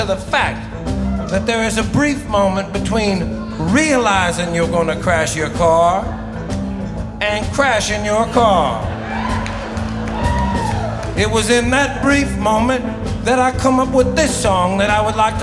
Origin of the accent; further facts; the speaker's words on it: Oregon, United States; And being from Oregon, I hadn't really driven in a l